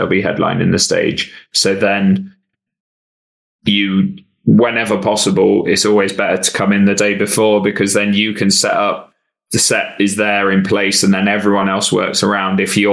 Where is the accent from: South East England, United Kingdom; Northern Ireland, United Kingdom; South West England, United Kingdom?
South West England, United Kingdom; Bristol; I grew up in Bristol, hometown.